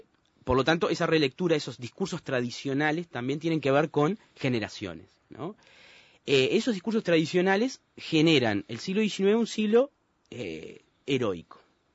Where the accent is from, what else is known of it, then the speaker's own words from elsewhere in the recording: Parque del Plata, Canelones, Uruguay; also born or lived in Montevideo; Yo soy de la costa. En realidad soy de Montevideo, pero me crié en la costa, en Parque del Plata.